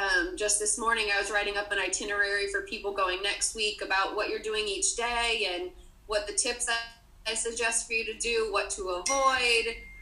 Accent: Florida, United States; And throughout the years of me being born and raised in Florida, of course, throughout the years I've been to Disney, I don't even know how many times I've been.

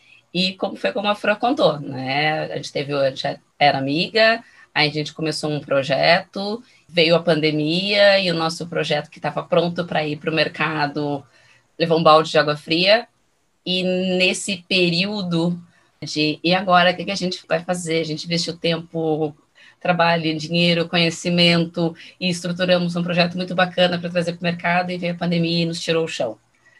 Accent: Rio Grande, Rio Grande do Sul, Brazil; now in São Leopoldo, Brazil; eu sou natural de Rio Grande, cursei história, historiadora por paixão, por formação. Há 10 anos eu vim morar em São Leopoldo.

